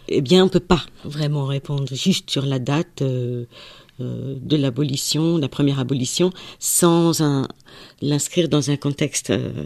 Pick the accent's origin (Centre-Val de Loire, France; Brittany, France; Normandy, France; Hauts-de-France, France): Centre-Val de Loire, France; Dreux; Et moi je suis née en France, j'ai presque grandi depuis ma petite enfance à Dreux.